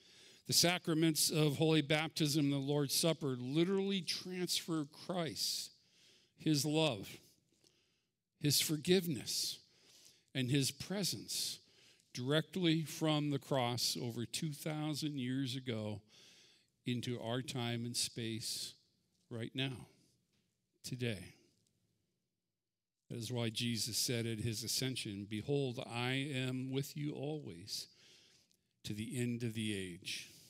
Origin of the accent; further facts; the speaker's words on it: California, United States; Growing up in Southern California, piñatas were extremely popular and colorful.